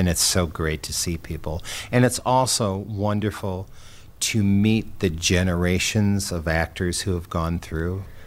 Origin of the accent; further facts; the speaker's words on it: South Dakota, United States; sometimes we think, oh, we're from South Dakota or we're not in a non-New York theater, that it isn't good enough